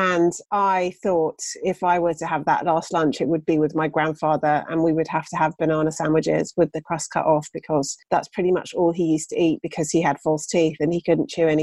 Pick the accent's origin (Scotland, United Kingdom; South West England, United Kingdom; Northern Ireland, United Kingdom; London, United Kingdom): South West England, United Kingdom; I grew up in Somerset